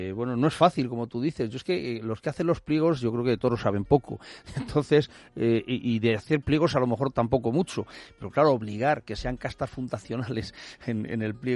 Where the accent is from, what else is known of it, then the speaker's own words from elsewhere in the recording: Segovia, Castile and León, Spain; Hombre, pues como soy de Segovia, me he traído de allí un cochinillo